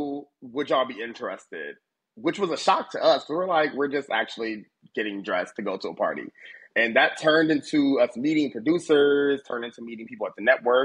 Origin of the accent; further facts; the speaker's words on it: Ohio, United States; I'm from Ohio, born and raised, and I don't think I knew about the vineyard ever until I moved to D.C.